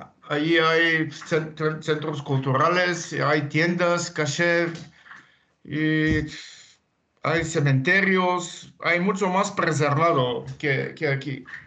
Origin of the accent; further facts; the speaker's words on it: Varna, Varna Province, Bulgaria; Spanish is a second language; Con Rumiana Teneva, los dos tenemos origen de Bulgaria, de la ciudad de Varna, que siempre era una ciudad multicultural.